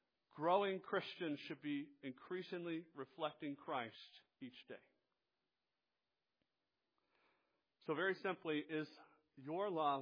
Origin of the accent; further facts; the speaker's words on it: Georgia, United States; I do know growing up in Georgia, we had a peach tree because it's Georgia